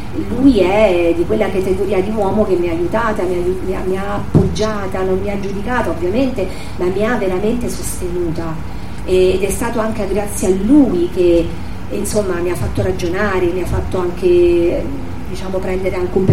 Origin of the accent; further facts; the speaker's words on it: L'Aquila, Abruzzo, Italy; sono aquilana, sono sempre andata in montagna